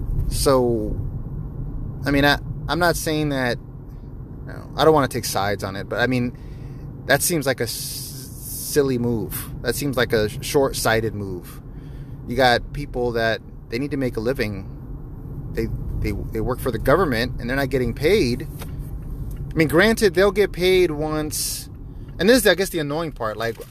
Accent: United States; But as an American, like, this is my country. This is my nation.

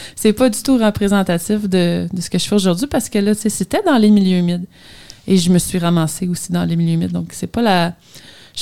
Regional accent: Montreal, Quebec, Canada; Moi, je suis montréalaise, donc je suis née à Montréal, j'ai toujours habité là.

